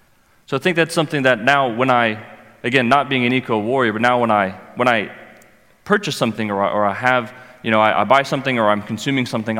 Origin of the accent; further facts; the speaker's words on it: Florida, United States; now in Atlanta, United States; I am from the States, originally from Florida, if any of you have ever been. It's a nice hot swamp down there, and I currently live in Atlanta, Georgia.